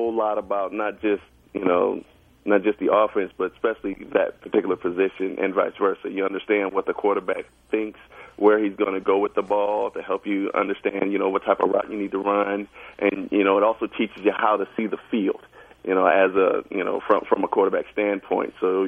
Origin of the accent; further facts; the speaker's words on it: Midwest, United States; I grew up in Big Ten country, so, you know, I pick up Michigan, Ohio State, Michigan State, and all those guys